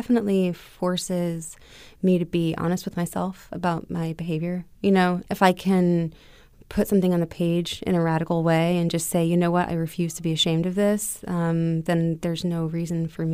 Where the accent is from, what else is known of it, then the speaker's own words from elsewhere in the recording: Largo, Florida, United States; Largo. I was born in Clearwater, raised in Largo.